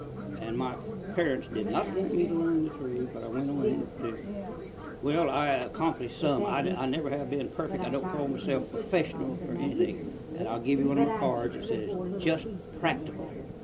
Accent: Chiefland, Florida, United States; The little town Chieflin over there, Florida.

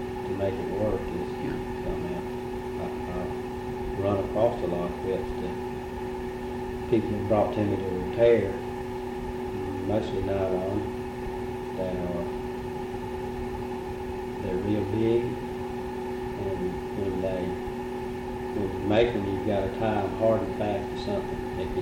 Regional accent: Florida, United States; I was born and raised in Manatee County. I was born in the old Bradenton General Hospital and raised out around Mike City in that area.

